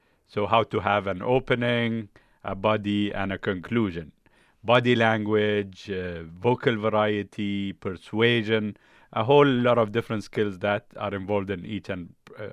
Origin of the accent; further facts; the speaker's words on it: Dubai, United Arab Emirates; So I used to say, I'm from Dubai.